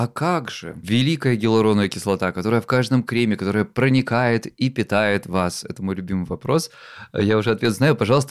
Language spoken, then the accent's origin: Russian; Krasnodar Krai, Russia; я из Краснодарского края, знаете ли.